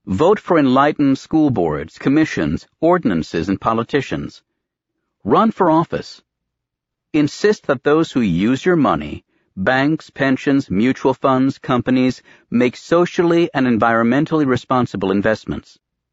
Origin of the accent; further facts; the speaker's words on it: New Hampshire, United States; As a boy growing up in New Hampshire, I wished that I had been born in the 1700s